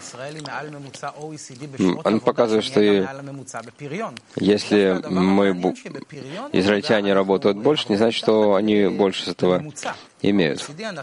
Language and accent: Russian; Russia; now in Israel; Я приехал из страны, из России